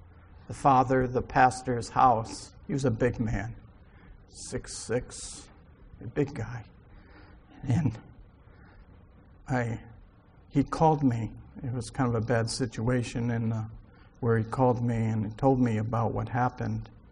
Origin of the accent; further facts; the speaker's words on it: Mayfield, New York, United States; So I told him I grew up in Mayfield.